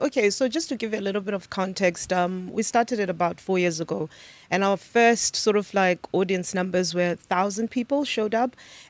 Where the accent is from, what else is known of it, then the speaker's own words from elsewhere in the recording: Johannesburg, Gauteng, South Africa; born there; I was born in Johannesburg